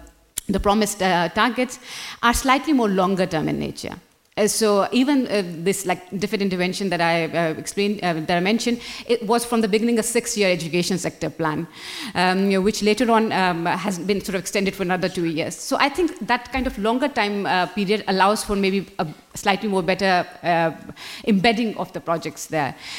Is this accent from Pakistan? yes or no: yes; Pakistan; I come from Pakistan